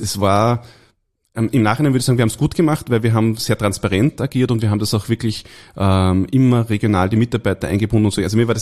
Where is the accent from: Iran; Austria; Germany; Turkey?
Austria; Linz, Upper Austria; Ich bin ursprünglich Linzer, das heißt, ich bin eigentlich mit der Voestalpine auf groß geworden.